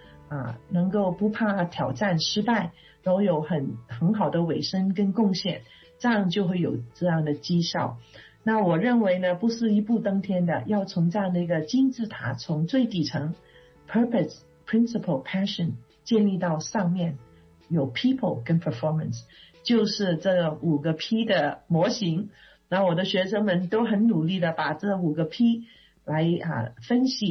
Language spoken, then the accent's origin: Chinese; China; 我是一个中国人，我们中国人的文化、我的家庭背景、我的个性、我的经历都会定义我的怎么去做决定跟选择的。那当然我是基督徒